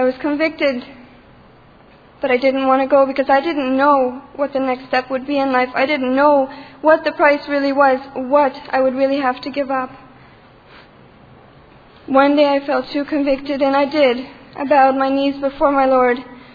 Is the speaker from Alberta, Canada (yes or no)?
no; Ontario, Canada; from Ontario, Canada.